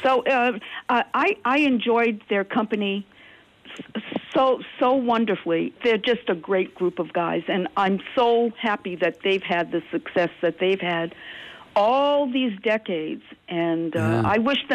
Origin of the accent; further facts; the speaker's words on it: Rhode Island, United States; I come from Rhode Island.